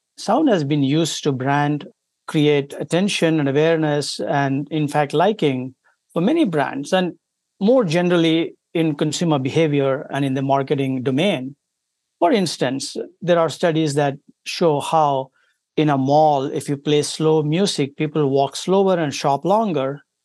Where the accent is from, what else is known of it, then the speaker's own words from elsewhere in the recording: India; moved away as an adult; now in United States; I come from India originally. I came to US in the year 2005.